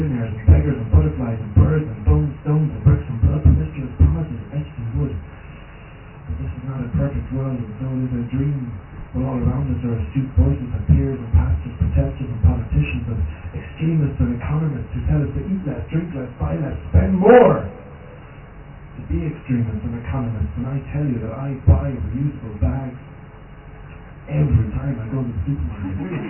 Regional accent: Cork, Munster, Ireland; I've never read in Cork before. I've read in everywhere. But I'm from Cork, and I'm humbled to be here tonight.

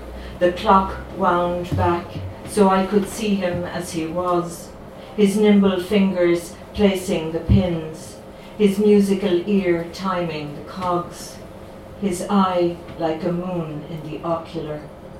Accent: Ireland; also born or lived in England; we came to Ireland when I was like 5 from England

